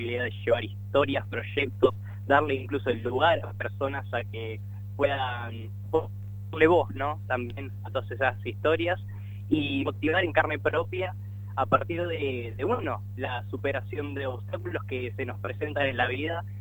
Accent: Argentina; como hemos dicho en cada una de las notas, somos dos argentinos

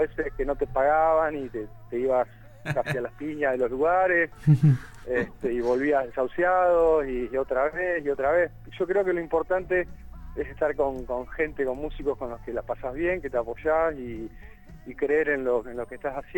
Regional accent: Roldán, Santa Fe, Argentina; now in Rosario, Argentina; Sí, nací de roldanense, sí.

